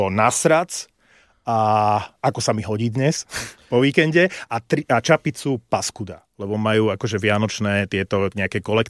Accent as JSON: {"language": "Slovak", "town": "Prešov", "region": "Prešov Region", "country": "Slovakia", "said": "nikdy som poriadne po východňarsky, keď som z Prešova nevedel"}